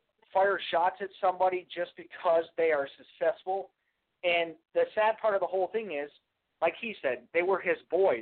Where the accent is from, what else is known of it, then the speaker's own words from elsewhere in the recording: Vermont, United States; That's where I'm out right now. I'm out in Vermont. That's my hometown.